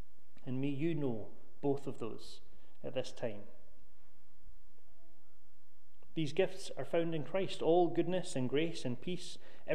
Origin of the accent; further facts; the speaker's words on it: Ayr, Scotland, United Kingdom; I grew up in Ayr, a seaside town, as you know, just up the coast, and though I grew up by the sea, I never really appreciated it as a young person, because it was normal.